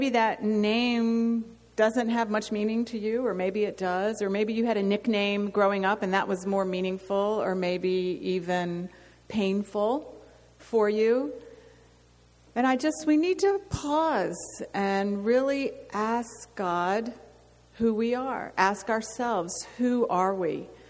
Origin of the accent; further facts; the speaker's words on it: Virginia, United States; also born or lived in overseas / Atlanta, Georgia; You know, I'm from the East Coast, from Virginia, and we've lived overseas the majority of our married life. We've been in Atlanta, Georgia, the last 3 years.